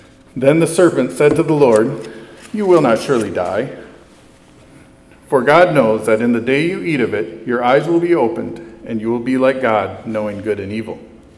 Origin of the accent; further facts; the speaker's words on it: South Dakota, United States; where I grew up in South Dakota because we have this thing called winter.